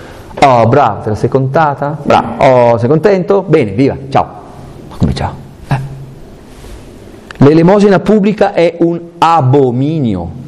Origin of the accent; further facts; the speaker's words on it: Aosta, Aosta Valley, Italy; born there; Io non so perché nel 65 sono nato ad Aosta e non a Baghdad.